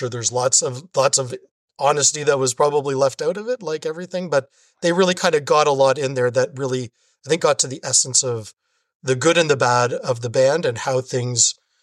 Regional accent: Toronto, Ontario, Canada; being Canadian and being living in Toronto

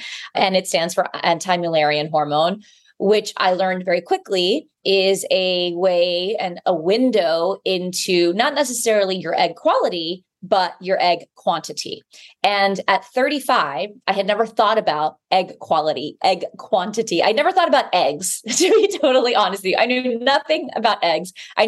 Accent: Texas, United States; certainly my high school friends that I grew up with in Texas.

